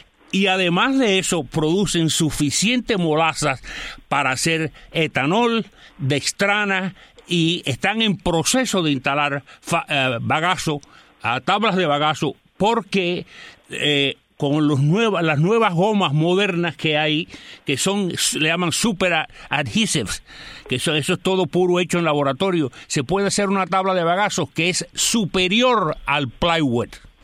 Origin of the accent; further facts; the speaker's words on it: Tuinucú, Sancti Spíritus, Cuba; yo crecí en el ingenio en Central Tucnucú, que hoy es Melanio Hernández, y mi padre tenía colonias de caña